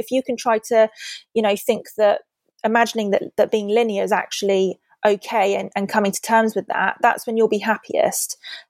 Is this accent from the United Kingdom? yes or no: yes; United Kingdom; I think as British people, we're very conscious about the way that we're perceived.